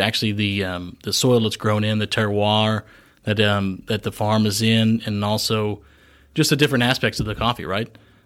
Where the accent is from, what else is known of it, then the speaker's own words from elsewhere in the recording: Shawnee, Oklahoma, United States; born there; also born or lived in Dallas; I was born in Oklahoma, Shawnee.